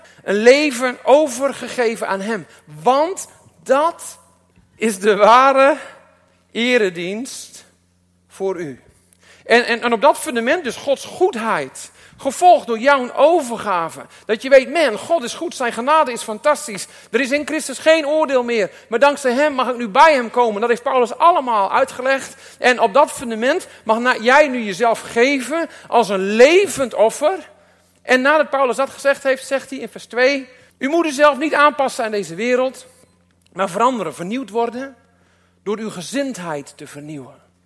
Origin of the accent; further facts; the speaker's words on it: Groningen, Netherlands; Maar ik denk voor ons Groningers dat het ook goed is dat we onszelf niet onderschatten.